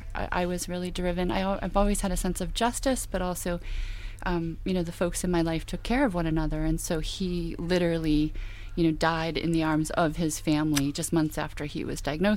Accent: Braintree, Massachusetts, United States; I grew up in the Braintree, Massachusetts, the town of Braintree, Massachusetts. I grew up in, you know, middle class America. I grew up in a self-employed family.

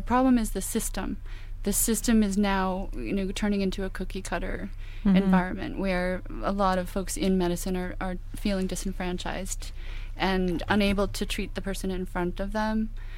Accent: Braintree, Massachusetts, United States; I grew up in the Braintree, Massachusetts, the town of Braintree, Massachusetts. I grew up in, you know, middle class America. I grew up in a self-employed family.

